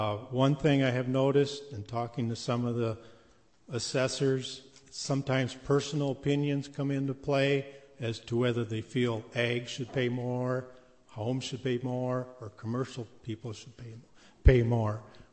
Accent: Rochester, Minnesota, United States; I'm from Rochester, Minnesota.

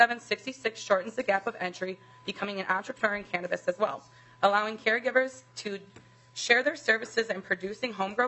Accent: Minnesota, United States; the possibility of a caregiver program here in my home state of Minnesota.

